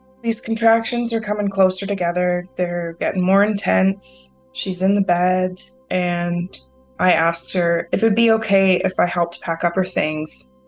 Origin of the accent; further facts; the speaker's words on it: Canada; I'm Canadian.